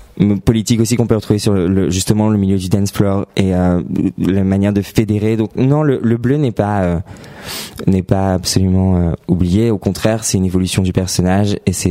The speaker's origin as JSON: {"language": "French", "town": "Paris", "region": "Île-de-France", "country": "France", "tie": "born or raised there", "said": "Je suis originaire de Paris et donc j'ai vraiment été insufflé dans ce milieu de la nuit que j'ai beaucoup découvert ici."}